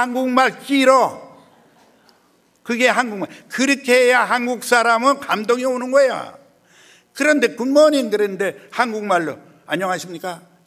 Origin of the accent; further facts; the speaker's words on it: Pyongyang, North Korea; 황해도 사람이 제일 많이 그러고 평양 사람이 그래요. 저 평양에서 와 알아요.